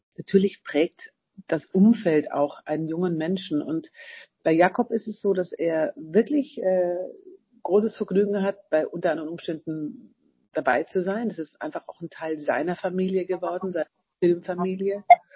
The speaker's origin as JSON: {"language": "German", "region": "Southern Germany", "country": "Germany", "said": "die mir als Süddeutsche immer wieder auch eine andere Art von Poesie schenkt."}